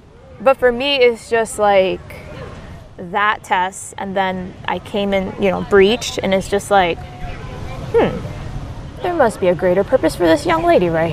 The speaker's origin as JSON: {"language": "English", "town": "Stamford", "region": "Connecticut", "country": "United States", "tie": "born there", "said": "Oh, I was born in Stamford, Connecticut."}